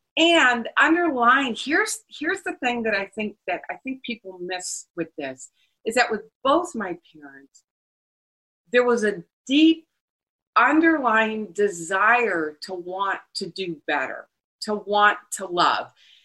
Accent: Wisconsin, United States; I grew up in Wisconsin, and my dad moved back south to Louisiana, and one by one took kids with him.

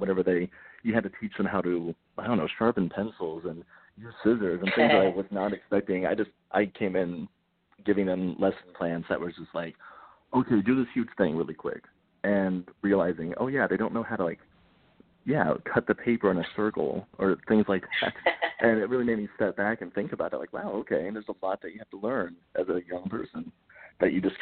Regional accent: Texas, United States; moved away as an adult; now in New York, United States; I'm from Texas originally. I grew up there, born and raised in the same house, grew up in the same town my whole life, and came out to New York when I was 23 years old after I graduated from college.

